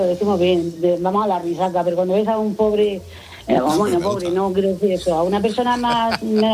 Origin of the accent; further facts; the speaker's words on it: Murcia, Region of Murcia, Spain; Pues nada, yo soy de Murcia y ya sabéis todo como hablamos en Murcia más o menos.